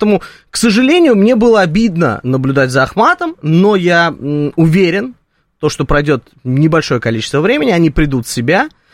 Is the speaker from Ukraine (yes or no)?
no; Moscow, Russia; Я москвич.